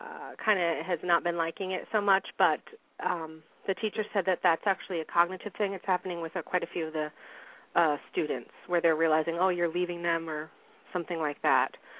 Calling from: New York, United States; I'm calling from New York.

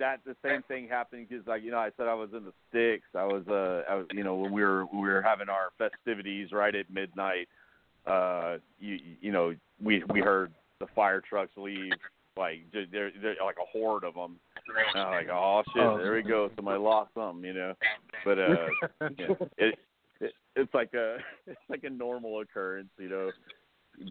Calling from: Texas, United States; Oh, Texas, like outside San Antonio, basically. Yes, sir.

